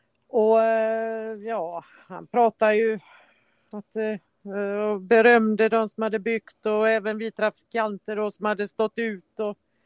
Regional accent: Dalarna County, Sweden; Jag är från Dalarna, vet du.

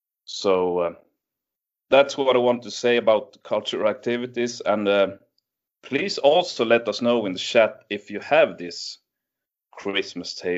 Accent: northern Sweden, Sweden; now in West Sweden; I'm from Nestu, West Sweden, but originally I'm from the northern part of Sweden.

